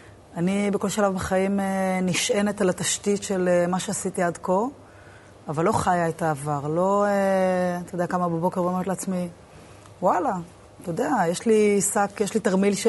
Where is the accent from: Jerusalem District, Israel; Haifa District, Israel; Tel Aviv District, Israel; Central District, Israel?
Tel Aviv District, Israel; Tel Aviv; הוא גדלנו בתל אביב.